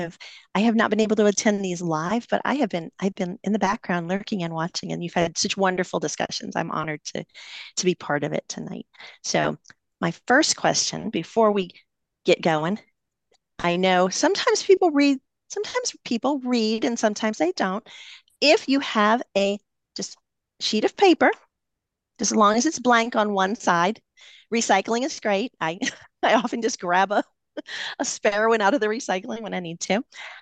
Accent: the South, United States; You can give me some extra syllables. I'm from the South.

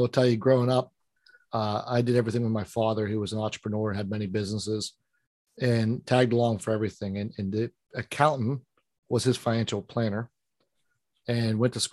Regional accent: Pittsburgh, Pennsylvania, United States; accent: Yinzer; So I'm from Pittsburgh, Western PA, and we have an accent here called Yinzer.

